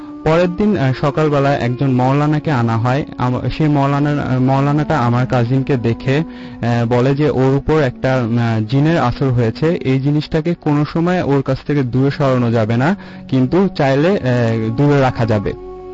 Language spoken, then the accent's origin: Bangla; Mirpur, Dhaka Division, Bangladesh; মিরপুর থেকে এসেছি।